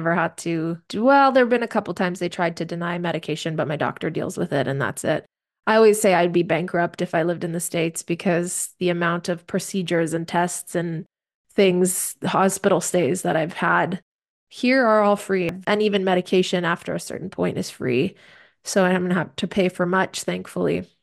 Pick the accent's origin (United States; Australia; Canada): Canada; being a Canadian